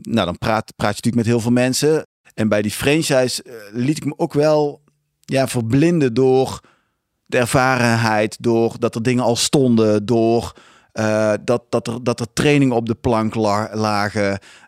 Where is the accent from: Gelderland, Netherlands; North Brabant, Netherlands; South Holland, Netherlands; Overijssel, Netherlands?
North Brabant, Netherlands; Tilburg; 44 jaar, ik kom uit Tilburg